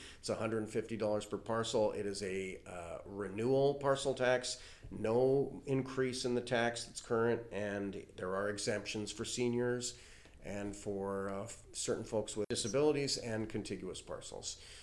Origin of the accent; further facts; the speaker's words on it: California, United States; But I also, it resonates with me too because I come from Southern California.